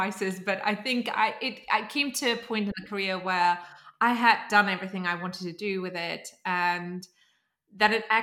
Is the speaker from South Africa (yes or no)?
no; Germany; I grew up in Germany, and I wasn't one of the smartest kids.